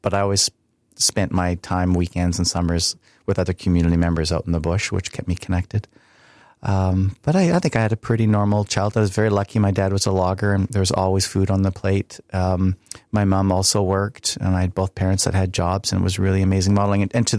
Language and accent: English; Thunder Bay, Ontario, Canada; I grew up in Thunder Bay.